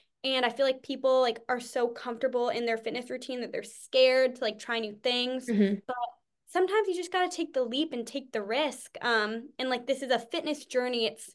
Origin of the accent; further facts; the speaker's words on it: New England, United States; because I'm from New England. Like, I love fall.